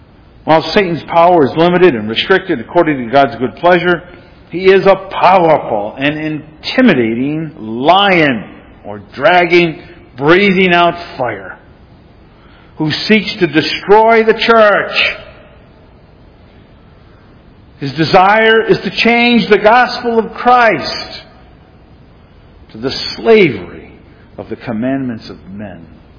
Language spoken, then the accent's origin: English; Michigan, United States; Now, we're from Michigan originally.